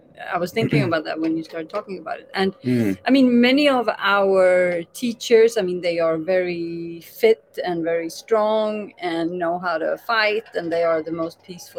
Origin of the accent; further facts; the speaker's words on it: Sweden; Is it because we're Swedes?